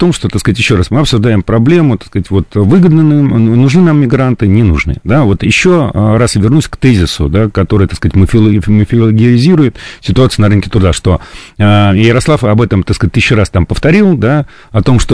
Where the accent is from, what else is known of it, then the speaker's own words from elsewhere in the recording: Moscow, Russia; Я, как коренной москвич